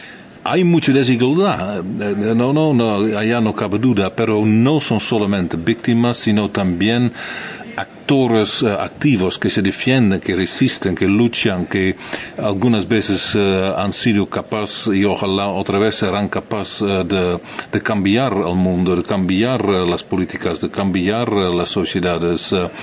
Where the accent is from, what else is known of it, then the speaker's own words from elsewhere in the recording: Netherlands; Spanish is a second language; no solamente en mi tierra, en Holanda, sino también en grandes partes de Brasil